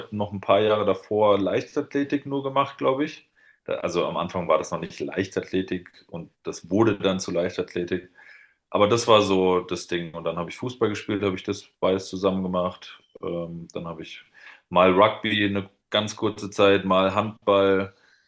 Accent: Dossenheim, Baden-Württemberg, Germany

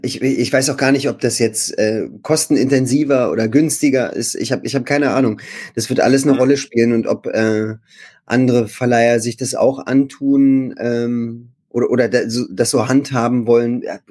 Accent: Berlin, Germany; Also ich bin mitten in Berlin geboren und habe auch nie woanders gelebt, aber bei uns zu Hause wurde Hochdeutsch gesprochen.

